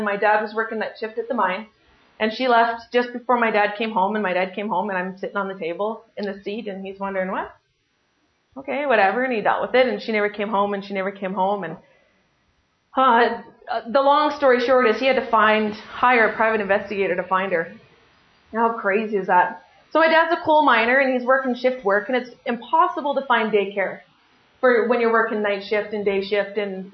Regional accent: Crowsnest Pass, Alberta, Canada; born there; Okay, so I was born in the Crow's Nest Pass.

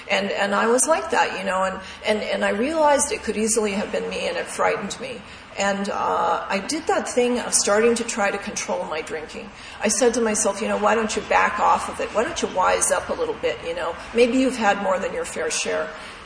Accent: Montana, United States; I'm from Montana. I know a shotgun when I see one.

